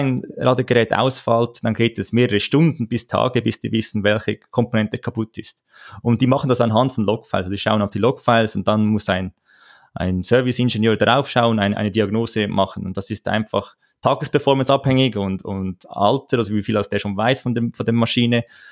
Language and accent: German; Aargau, Switzerland; komme aus der Schweiz, geboren im Aargau, studiert an der ETH Zürich Maschinenbau. So mein ganzes Leben bis dahin etwa in der Schweiz.